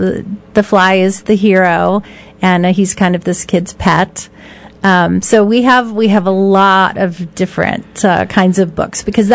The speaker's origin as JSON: {"language": "English", "town": "Miami", "region": "Florida", "country": "United States", "lives_now": "Tucson, United States", "said": "Originally. I'm from Miami, Florida."}